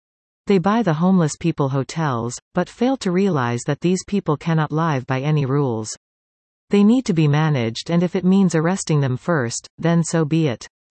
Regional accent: Calgary, Alberta, Canada; My hometown of Calgary is no longer a feel-safe city where I could go out dancing as a single lady and get home by bus.

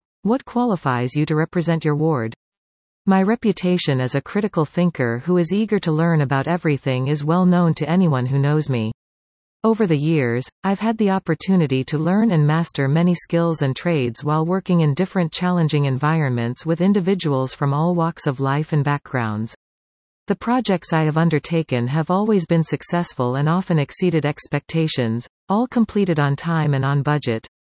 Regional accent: Guelph, Ontario, Canada; It has been my privilege to live, study, work and volunteer within the city of Guelph, my hometown, for the last decade and a half.

